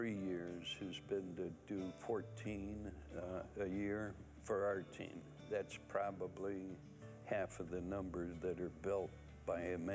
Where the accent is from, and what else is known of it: Missouri, United States; also born or lived in Iowa